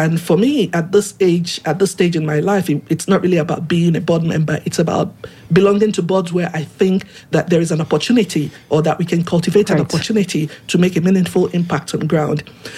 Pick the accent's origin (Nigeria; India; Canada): Nigeria; Oguta, Imo; I was able to go back to Uguta, my hometown